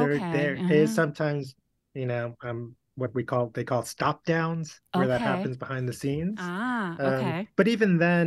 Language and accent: English; New York, United States; now in Wisconsin, United States; I grew up in New York, so I have multiple teams, but I've lived in, you know, Wisconsin for 12 years now.